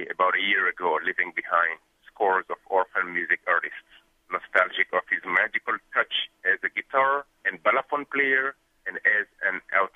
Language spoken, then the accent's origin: English; Mali; from Mali